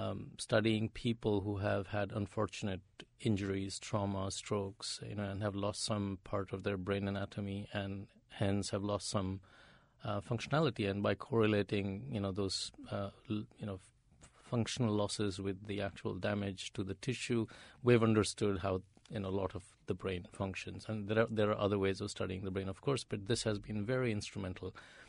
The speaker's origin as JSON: {"language": "English", "country": "India", "tie": "born or raised there", "said": "I grew up in India where the religions are very, very concerned about the nature of the self."}